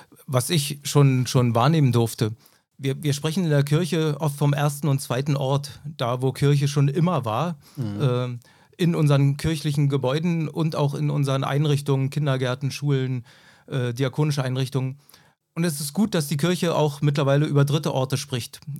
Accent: East Germany, Germany; aber ich bin in der DDR groß geworden und als Christen waren wir immer leider auch wenige

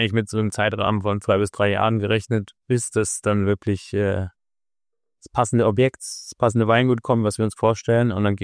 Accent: Hofheim, Hesse, Germany; also born or lived in Mainz; Ich bin in Mainz geboren. Ja, also gebürtiger treuer Hesse.

